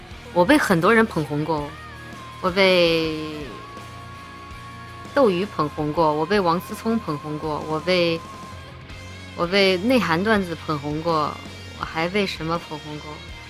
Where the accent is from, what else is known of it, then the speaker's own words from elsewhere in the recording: Chongqing, China; 像我们乡下就重庆嘛，是吧？山区，天气很热。